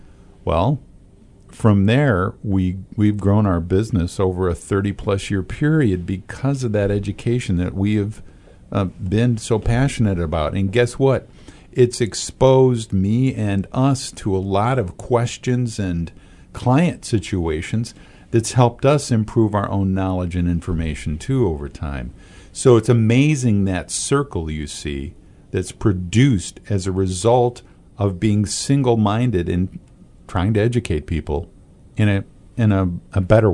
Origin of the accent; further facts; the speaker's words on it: Mount Pleasant, Michigan, United States; I was shocked because, you know, I'm from Mount Pleasant, Michigan. We're not used to people getting in our face.